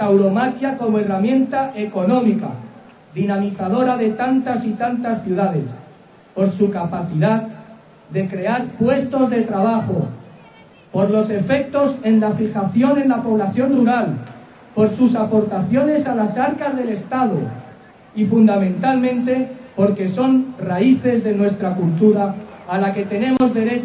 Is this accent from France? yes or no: no; Spain; Somos españoles a los que nos horrorizan las guerras y la explotación infantil y las desigualdades sociales